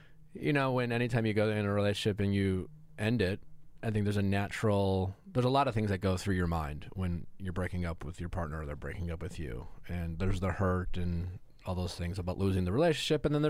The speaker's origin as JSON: {"language": "English", "town": "Milwaukee", "region": "Wisconsin", "country": "United States", "said": "I'm from Milwaukee."}